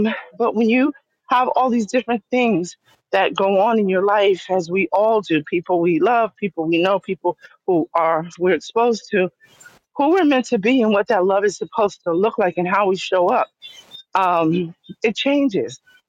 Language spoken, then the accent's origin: English; New York, United States; now in Bahamas; I said I'm in the Bahamas, but I'm from New York and we travel a lot.